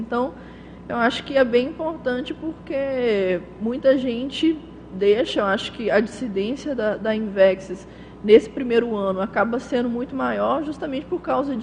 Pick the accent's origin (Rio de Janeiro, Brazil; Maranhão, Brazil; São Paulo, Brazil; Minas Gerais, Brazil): Minas Gerais, Brazil; Eu que sou de Minas Gerais, eu tenho propriedade para falar